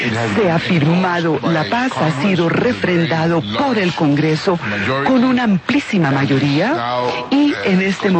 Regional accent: Colombia; a mí como colombiano y presidente de los colombianos

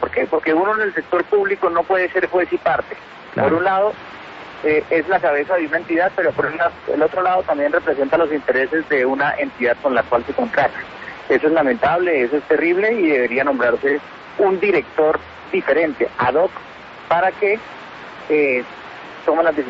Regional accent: Bogotá, Colombia; todos los bogotanos vamos a seguir siendo atracados

